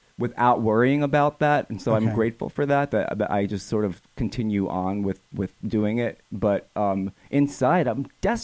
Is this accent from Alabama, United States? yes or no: no; New York City, New York, United States; World Pride in New York City, which, you know, is in my hometown